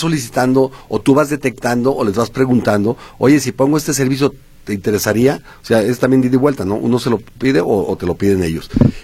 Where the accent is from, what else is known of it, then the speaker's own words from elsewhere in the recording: Mexico; de por sí somos flojitos los mexicanos